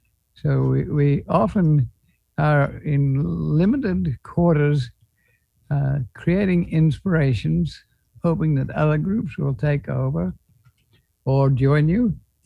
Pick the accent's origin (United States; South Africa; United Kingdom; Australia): Australia; I'm Australian in background